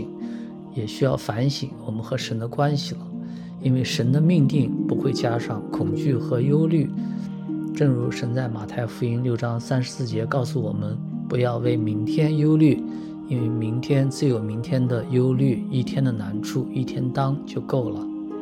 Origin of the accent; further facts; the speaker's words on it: China; 我们中国人被誉为世界上最勤劳的民族